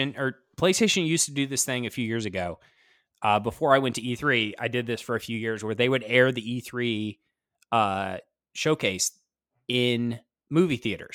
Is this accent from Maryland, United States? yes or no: no; Indiana, United States; anyone that knows that we're from Indiana should know that it's Indianapolis 500 week